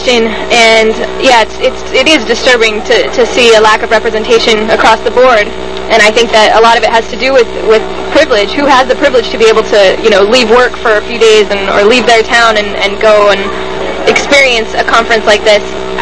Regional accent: San Francisco, California, United States; I'm from San Francisco, and I came all the way out to D.C.

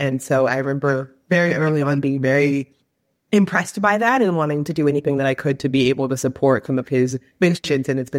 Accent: Sacramento, California, United States; now in Seattle, United States; Yeah, so I'm originally from Sacramento and then basically decided that I wanted to be kind of a different part of the West Coast

